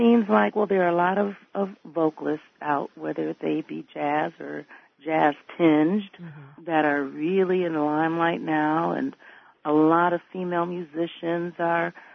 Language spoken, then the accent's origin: English; Flint, Michigan, United States; also born or lived in Memphis; starting out in Memphis, Tennessee before moving north to Michigan, where I grew up in Flint.